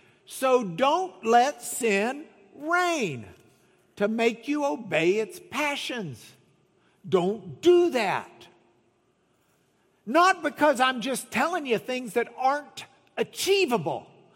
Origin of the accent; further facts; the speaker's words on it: Lubbock, Texas, United States; I'm probably not saying it right, but I'm from Lubbock.